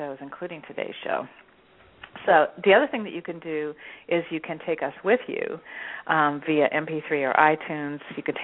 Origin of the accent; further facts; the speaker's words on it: Rockport, Massachusetts, United States; am a life, leadership, true purpose, and dream coach, and I'm from Rockport, Massachusetts.